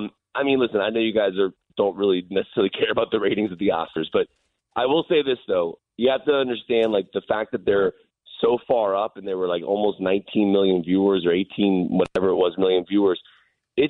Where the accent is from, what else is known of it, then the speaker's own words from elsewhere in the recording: Newport News, Virginia, United States; And, I mean, I grew up in Newport News